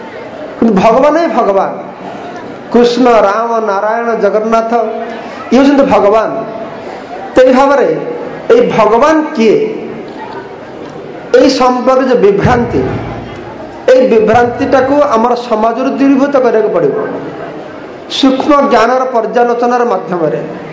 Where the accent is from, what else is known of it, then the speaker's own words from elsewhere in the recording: Odisha, India; now in Bengaluru, India; ମୁଁ ବେଶୀ ସମୟ ବେଙ୍ଗଲରେ ରହେ, ମଝିରେ ମଝିରେ ଓଡ଼ିଶା ଆସେ